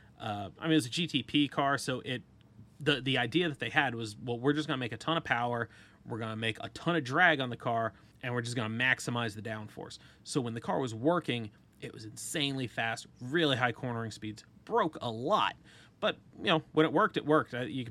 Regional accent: United States; Quick programming note, I'm an American.

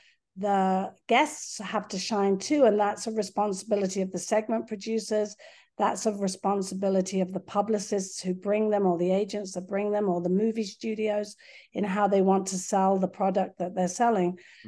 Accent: Malaysia; I had an interesting childhood growing up in the Far East because my father worked with one of the royal families in Malaysia.

